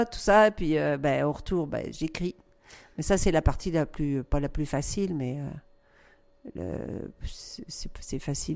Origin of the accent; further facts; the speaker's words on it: France; moved away as an adult; now in Canada; je suis venue de France il y a 34 ans. Maintenant, je vis au Québec.